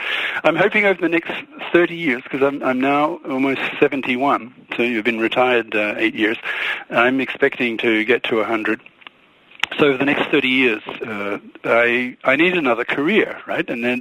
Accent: Australia; I've lived in 7 countries, so I'll just quickly go through the list. I grew up in Australia.

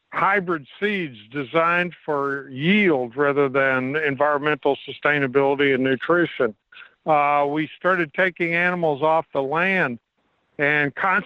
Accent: Texas, United States; I grew up in Texas, and I became a full-time activist in the late 60s, 1967, to be exact.

